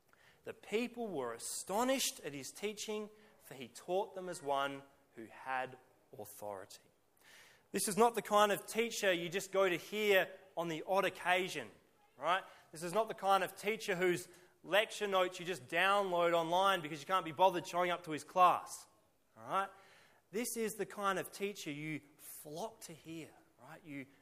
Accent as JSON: {"language": "English", "country": "Australia", "said": "That's part of our baggage, I think, as Australian people."}